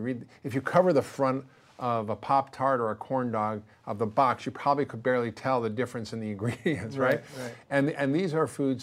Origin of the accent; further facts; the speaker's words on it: Spain; I grew up in Spain. My parents lived there for 11 years after the war.